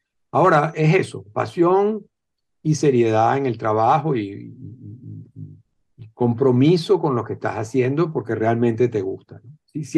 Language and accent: Spanish; Venezuela; moved away as an adult; yo lo que siento es que inevitablemente soy venezolano. Es decir, digamos, yo no salí de Venezuela, sino ya casado y con hijos a los 30 años a estudiar afuera, digamos. Es decir, mi vida transcurrió en Venezuela.